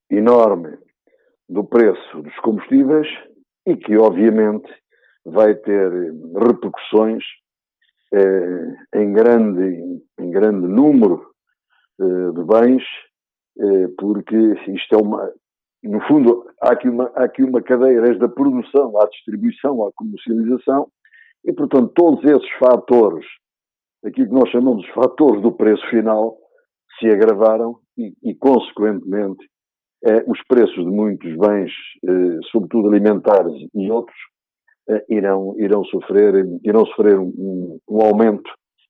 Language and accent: Portuguese; Portugal; Aquilo que, como português, lhe desejo pelo bem de todos nós